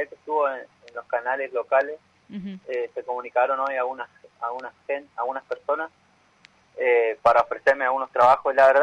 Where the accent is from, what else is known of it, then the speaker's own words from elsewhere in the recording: Misiones, Argentina; moved away; estaría bueno que mi gobierno allá de Misiones me dé una mano a mí, así yo vuelvo a mi tierra